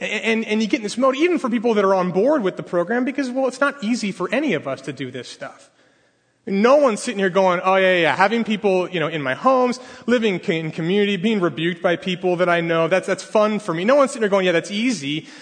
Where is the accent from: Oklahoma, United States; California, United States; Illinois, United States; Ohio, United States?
California, United States; Los Angeles; I am from West LA. I'm from Shoreline Church.